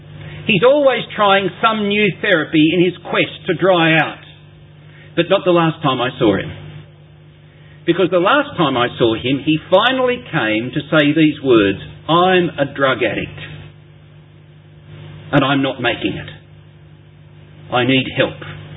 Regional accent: Sydney, New South Wales, Australia; I grew up at Randwick in Sydney, down on the southern shore of the harbour.

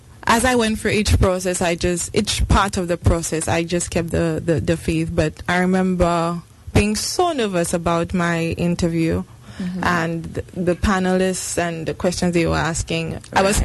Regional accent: St. Lucia; It was, I mean, you come there thinking, okay, I'm from St. Lucia, this small island thing.

